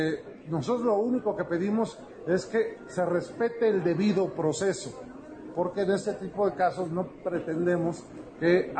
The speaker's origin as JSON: {"language": "Spanish", "region": "Puebla", "country": "Mexico", "said": "Yo como poblano te lo digo"}